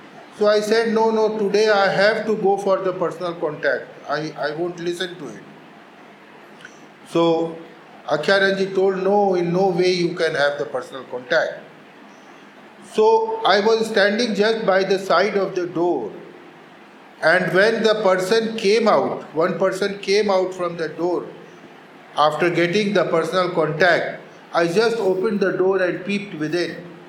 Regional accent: Patna, Bihar, India; I am from Patna.

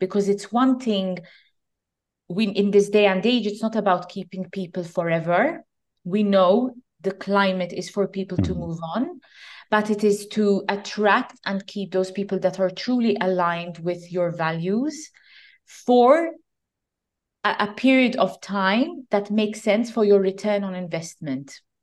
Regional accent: Malta; This is why we are known as Maltese and other people are known as English.

